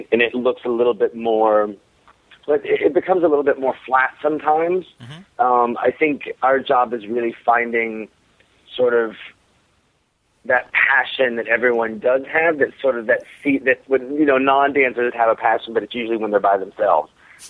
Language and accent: English; Texas, United States; Sure. I'm from Texas. I grew up, my parents owned a dance studio. I grew up dancing my whole life, and then eventually made my way to California